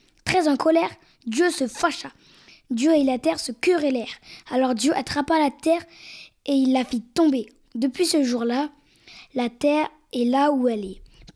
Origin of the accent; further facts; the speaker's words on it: Mali; J'ai choisi ce conte parce que je l'adore et en plus, je viens du Mali.